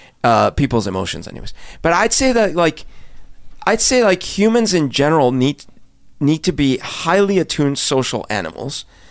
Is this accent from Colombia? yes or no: yes; Colombia; when I grew up in Colombia, when I was little